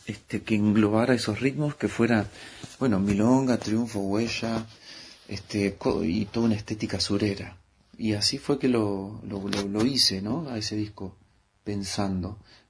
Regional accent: Pellegrini, Buenos Aires Province, Argentina; born there; Yo nací en Pellegrini, provincia de Buenos Aires, un pueblo muy campero

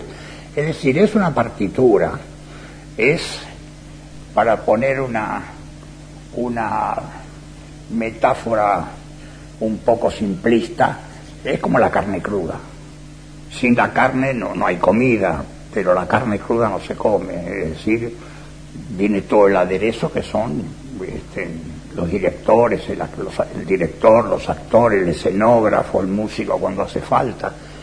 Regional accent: Buenos Aires, Argentina; Yo soy un autor que soy muy porteño, se me dice autor porteño, porque soy muy de Buenos Aires, y te diría casi de Buenos Aires, de Callao para el centro, porque aunque vivo más allá de Callao

